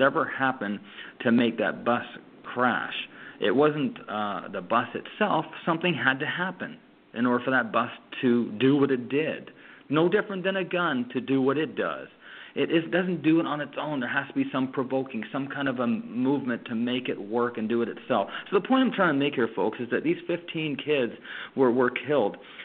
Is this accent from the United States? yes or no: no; Canada; I'm from Canada and you're from up close to there.